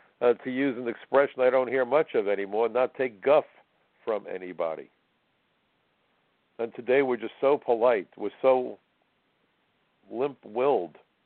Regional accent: Brooklyn, New York, United States; You know, when I was a kid growing up in Brooklyn, if you really had a disagreement with somebody, sometimes words weren't the solution.

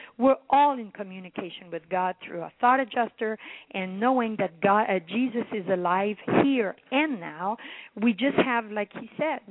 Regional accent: Canada; I'm from Canada, so I am not an American per se. I do not live in the States, even though I consider Boulder my second home or my first home B.

